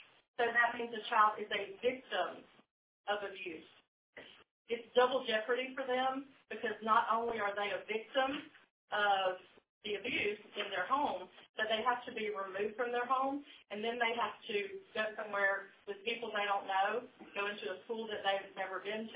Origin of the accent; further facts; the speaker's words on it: United States; I'm from Dixie, born and raised right here, and I know that Dixie is special to me